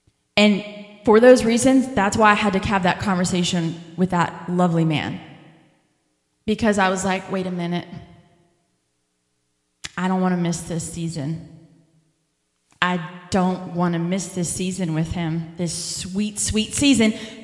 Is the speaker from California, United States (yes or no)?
no; Pittsburgh, Pennsylvania, United States; you know, I've grew up with all four seasons, right? I'm from Pittsburgh. We have all four.